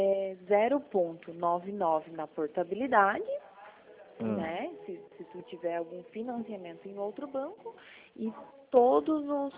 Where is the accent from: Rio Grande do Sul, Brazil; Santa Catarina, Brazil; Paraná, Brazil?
Paraná, Brazil; Toledo; eu sou aqui de Toledo.